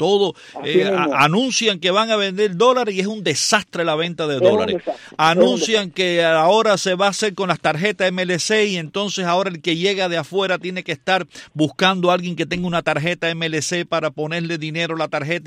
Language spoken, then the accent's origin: Spanish; Cuba; moved away; pensando en Cuba, pensando como cubano, cuando yo vivía en Cuba